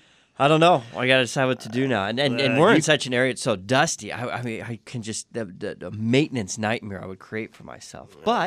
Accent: Arizona, United States; That's all I remember about summer growing up in Arizona. We lived in the pool.

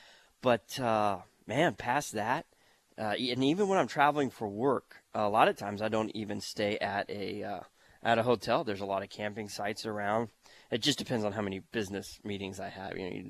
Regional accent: New River, Arizona, United States; I even had some friends that I grew up with in New River, the Three Wits, ask me where by your parents' house in Scottsdale is a good hotel.

